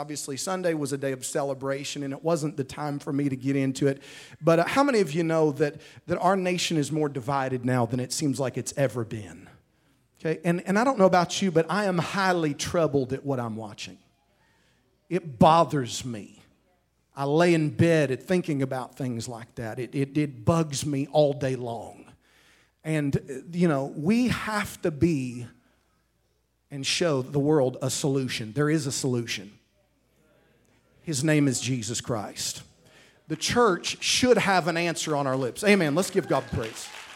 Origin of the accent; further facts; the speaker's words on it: Norman, Oklahoma, United States; also born or lived in South; Matter of fact, the town I spent most of my life growing up in, Norman, Oklahoma, because the university had tremendous diversity there.